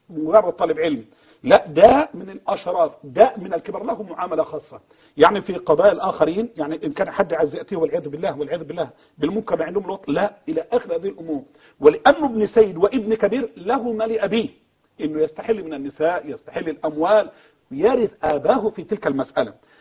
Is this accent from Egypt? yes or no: yes; Upper Egypt, Egypt; شفت كان عندنا في الصعيد زمان